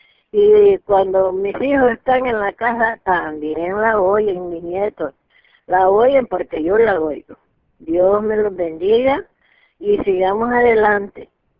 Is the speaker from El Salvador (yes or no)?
yes; El Salvador; now in California, United States; yo soy de El Salvador, pero oigo a través de la Biblia Radio Nueva Vida, aquí en California.